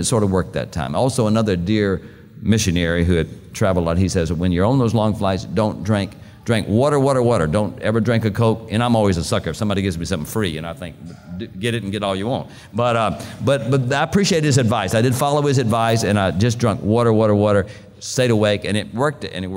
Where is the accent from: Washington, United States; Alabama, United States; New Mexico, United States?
Alabama, United States; Montgomery; You know, I was I'm from Montgomery, Alabama. I lived here for 33 years.